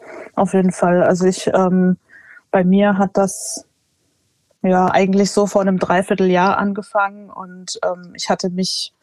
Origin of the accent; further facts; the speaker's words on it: Germany; Also ich fühle mich ja hier zu Hause und ich bin hier aufgewachsen und ich würde schon sagen, dass ich schon viele deutsche Züge mitbekommen habe.